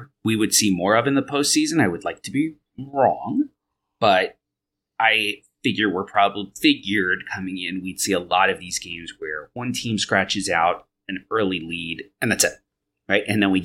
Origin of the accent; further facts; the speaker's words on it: Long Island, New York, United States; I was a pretty big hockey fan when I was a kid because I grew up on Long Island when the Islanders were really good.